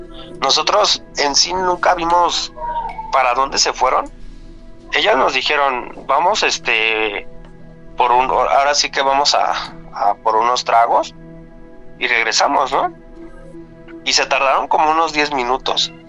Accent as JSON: {"language": "Spanish", "town": "Naucalpan", "region": "State of Mexico", "country": "Mexico", "said": "Y le digo, no, pues yo soy de Naucalpan."}